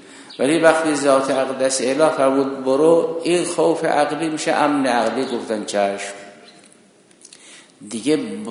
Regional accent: Iran; الان ما همه ایرانی هستیم، قبلا نیاکان ما زرتشت بودن، ما اسلام آوردیم.

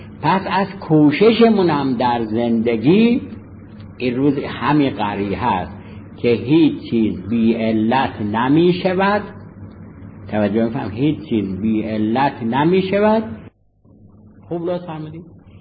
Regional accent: Iran; ما ایرانیم و حالا انقلابی هم الحمدلله هستیم

